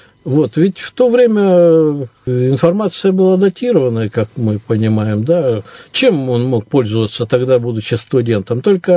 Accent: Irkutsk, Irkutsk Oblast, Russia; как обычный иркутский житель, я, наверное, первый музей, который я узнал в детстве в Иркутске

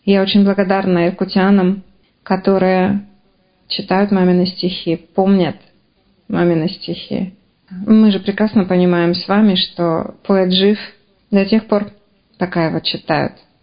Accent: Irkutsk, Irkutsk Oblast, Russia; И я очень рада, что у меня до сих пор возникает такого рода знакомства в моем родном городе.

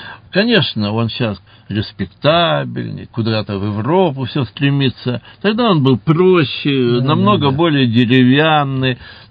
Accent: Yakutsk, Sakha Republic, Russia; а я из Якутска. Дальше даже не ссылали.

